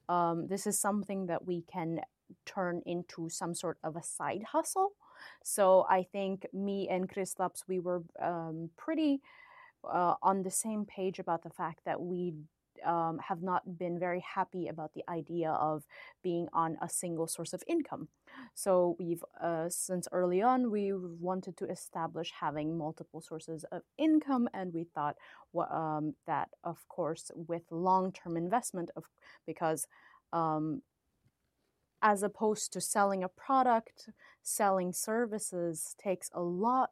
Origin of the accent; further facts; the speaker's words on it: India; now in Finland; My partner is from Latvia and I am from India, which is why the name Couple of Expats.